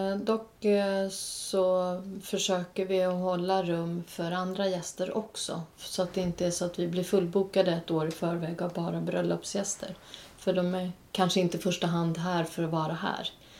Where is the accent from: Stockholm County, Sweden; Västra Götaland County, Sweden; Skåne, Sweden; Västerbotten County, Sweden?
Stockholm County, Sweden; Tyresö; vi är båda två födda och uppvuxna i Tyresö.